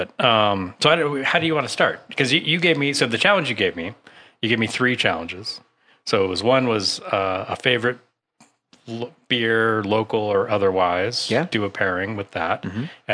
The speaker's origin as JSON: {"language": "English", "town": "Ogden", "region": "Utah", "country": "United States", "tie": "born or raised there", "said": "So I gotta go with, in my hometown, Ogden."}